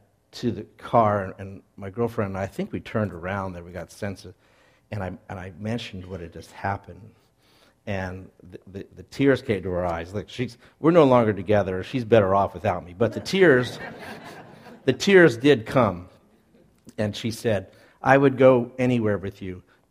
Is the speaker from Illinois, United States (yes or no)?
no; Riverside, California, United States; I went to my hometown newspaper, the Riverside Press Enterprise, as an intern.